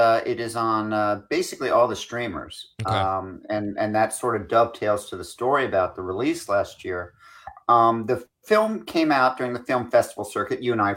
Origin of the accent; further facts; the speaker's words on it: Scotland, United Kingdom; No, but I'm Scottish.